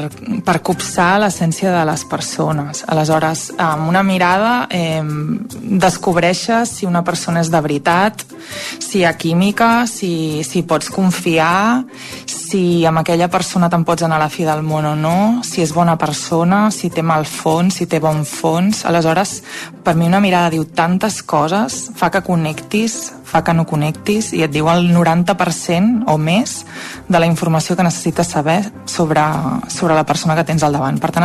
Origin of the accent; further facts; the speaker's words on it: Parets del Vallès, Catalonia, Spain; tinc 38 anys, sóc de Parets